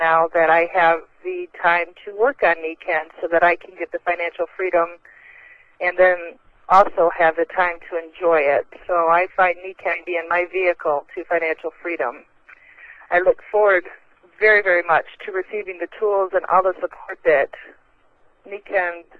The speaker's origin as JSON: {"language": "English", "region": "Michigan", "country": "United States", "said": "I'm from Michigan, and I am a massage therapist by trade, and I also drive a school bus."}